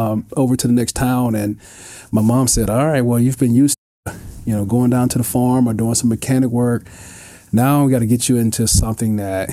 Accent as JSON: {"language": "English", "town": "Flora", "region": "Mississippi", "country": "United States", "tie": "born or raised there", "said": "I'm a Southerner. I'm from Mississippi. Grew up in a little small town called Flora, and, you know, it was a farm town"}